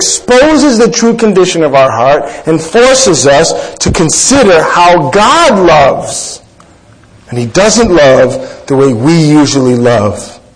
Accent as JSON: {"language": "English", "town": "Bushwick", "region": "New York", "country": "United States", "tie": "born or raised there", "said": "It's funny, where I grew up in Bushwick, it's changed."}